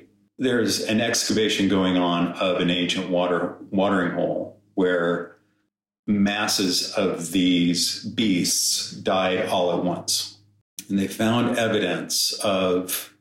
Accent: Denver, Colorado, United States; I grew up in Colorado. I grew up in southeastern Denver.

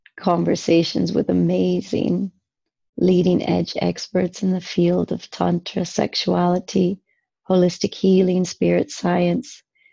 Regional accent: Midwest, United States; now in Amsterdam, Netherlands; I spent the first quarter of my lifetime in the States, growing up in Midwestern suburbia. And I've spent the second quarter of my life in Amsterdam, the Netherlands.

